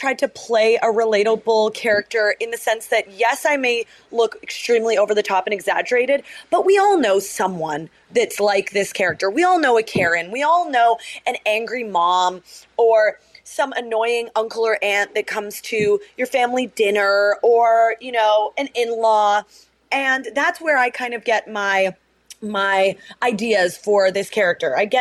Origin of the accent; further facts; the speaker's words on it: British Columbia, Canada; I'm Canadian and knows that I'm a Canucks fan and knows that I'm from Vancouver Island